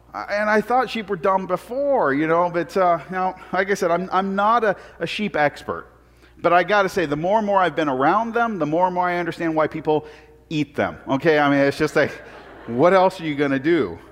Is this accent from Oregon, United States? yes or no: yes; Portland, Oregon, United States; I'm a city boy. Okay, I grew up in Portland.